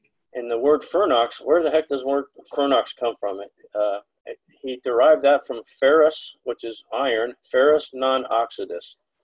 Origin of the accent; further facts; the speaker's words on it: California, United States; I grew up in the Bay Area, so I live in Texas now.